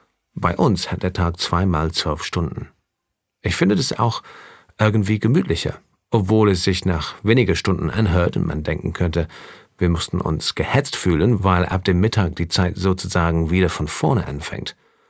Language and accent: German; Windsor, South East England, United Kingdom; German is a second language; now in Germany; Ich komme aus Windsor, das ist in der Nähe von London, England, und ich lebe seit 17 Jahren in Deutschland.